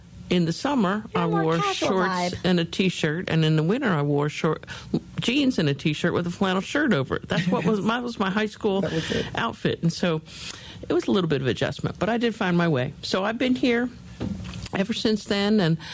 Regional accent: New Jersey, United States; Long ago and far away, I was raised in New Jersey. But as I say, because my mother and pretty much all of her relatives are from North Carolina

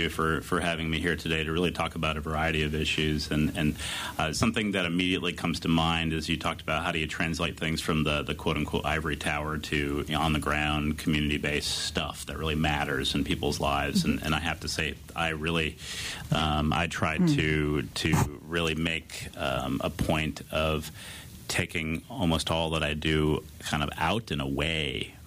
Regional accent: Rhode Island, United States; I am not. I'm from Little Rhode Island.

